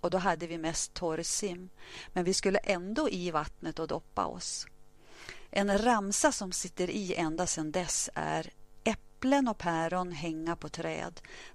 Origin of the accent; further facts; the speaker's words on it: Nordingrå, Västernorrland County, Sweden; moved away; Jag är född i Nordingrå i en by som heter Näsänget, 3 kilometer från Bönhamn.